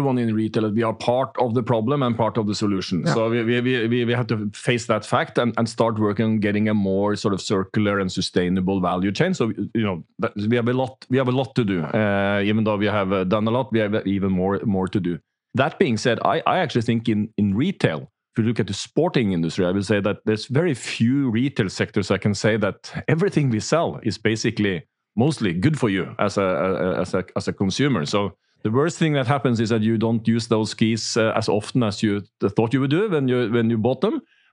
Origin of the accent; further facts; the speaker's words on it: Hamar, Innlandet, Norway; English is a second language; I was raised in HamKam.